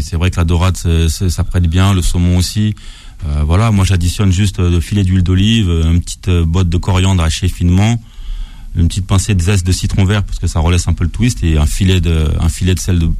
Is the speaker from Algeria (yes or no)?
no; Paris, Île-de-France, France; Dans certains restaurants, sur Paris en tout cas, parce que je suis de Paris